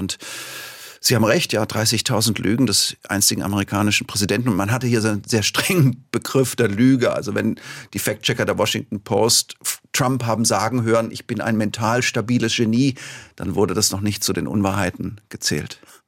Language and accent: German; Tübingen, Baden-Württemberg, Germany; Ich komme ja aus Tübingen, da darf man sowas.